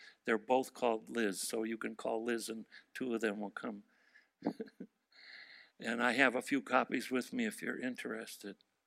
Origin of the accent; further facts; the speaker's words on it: Montana, United States; born there; I was born in Montana while the U.S. was fighting a war against his country in Germany.